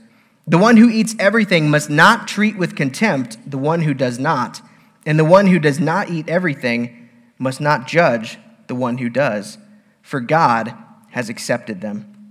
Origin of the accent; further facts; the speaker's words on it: Alaska, United States; now in La Salle, United States; even though I'm from Alaska. I really have no business being here.